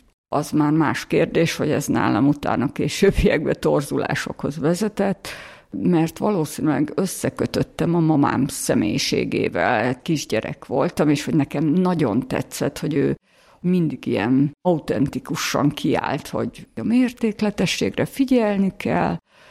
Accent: Sopron, Győr-Moson-Sopron, Hungary; én egy anyagi jólétbe születtem bele, és mivel én soproni vagyok, az osztrák határ közelsége miatt így hiába volt kommunizmus, meg szocializmus, nekünk mégis ilyen átjárhatóság volt

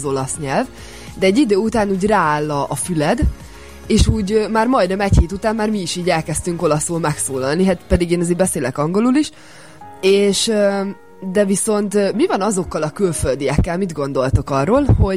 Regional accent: Hungary; én úgy, hogy tőzsgyökeres magyar vagyok

